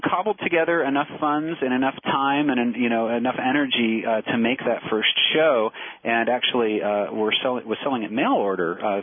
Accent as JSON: {"language": "English", "region": "Colorado", "country": "United States", "said": "Both of us grown up, I was from Colorado, he was from Chicago"}